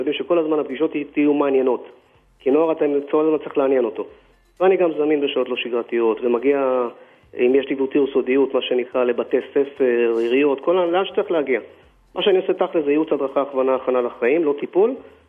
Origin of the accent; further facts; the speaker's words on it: Haifa, Haifa District, Israel; אני חיפאי במקור, נסתרו דרכי השם, נולדתי בחיפה, גדלתי פה